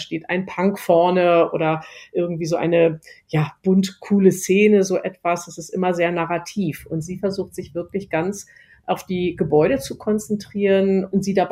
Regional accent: Berlin, Germany; Da bin ich in der Nähe aufgewachsen

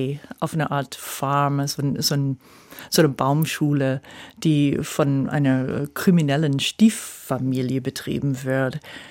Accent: United States; moved away as an adult; now in Bad Belzig, Germany; Gut, ich bin in den USA aufgewachsen, das prägt.

